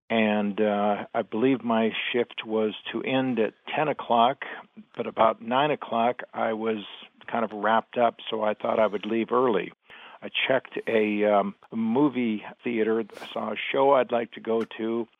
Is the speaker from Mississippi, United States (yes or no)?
no; Las Vegas, Nevada, United States; from Las Vegas.